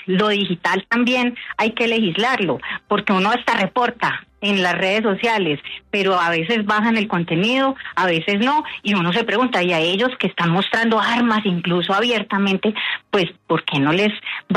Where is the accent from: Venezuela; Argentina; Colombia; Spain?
Colombia; Pereira, Risaralda; Yo soy pereirana.